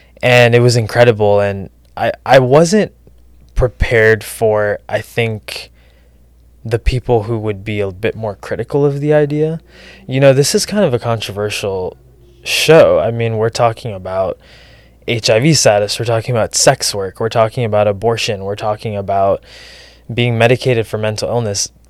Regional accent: Texas, United States; So I grew up in Texas, immigrant family from India, and very Catholic, and gay.

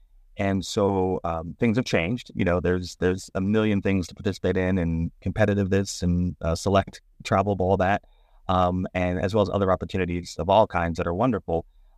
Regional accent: Florida, United States; now in Chattanooga, United States; Growing up in Florida and then grad school in Atlanta, and Chattanooga for me is pretty north. But it's been awesome ever since, all 21 years of it.

